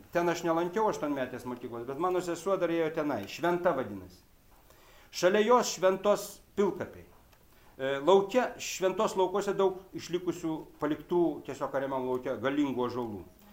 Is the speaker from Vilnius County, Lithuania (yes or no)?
yes; Papiškės, Vilnius County, Lithuania; born there; Ir štai, aš gimiau Papiškių kaime, Švenčionių rajone.